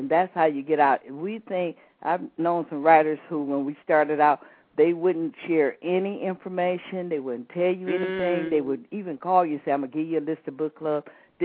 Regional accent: Detroit, Michigan, United States; I was in the field in Detroit for 7 years because I'm born and raised. I'm a Motown. I'm a Midwesterner by spirit and heart. I'm really not a California-born person.

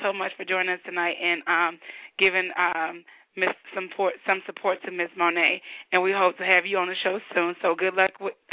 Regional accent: Chicago, Illinois, United States; That's where I'm from, baby. That's my hometown. Southside, born and raised.

